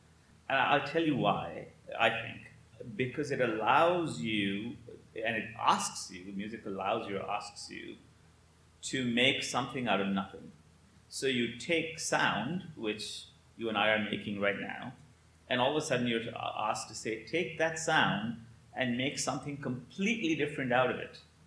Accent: India; now in United States; I grew up in India, and I came quite quickly to university at Stanford.

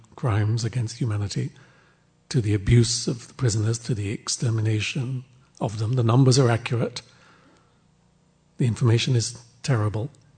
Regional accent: England, United Kingdom; I grew up in England. I'm Jewish. I grew up in England. I went to Cambridge University, and I studied French history, 1966-67.

